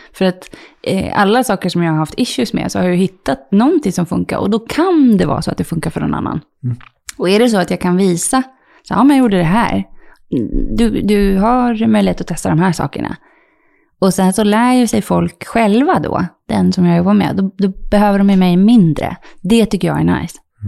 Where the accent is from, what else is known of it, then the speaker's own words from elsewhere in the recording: Canary Islands, Spain; now in Sweden; Mamma från Finland och pappa är från, han födde Venezuela. Med, och jag är uppvuxen i Spanien också på Kanarieöarna.